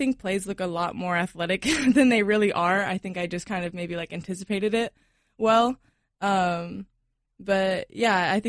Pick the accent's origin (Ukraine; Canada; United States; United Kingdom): United States; Reno, Nevada; I mean, I was born and raised in Reno.